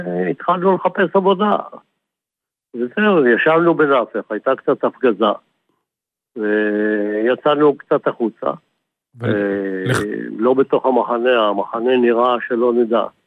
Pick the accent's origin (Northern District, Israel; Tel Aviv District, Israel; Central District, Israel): Central District, Israel; Mishmar HaShiva; ממשמר השיבה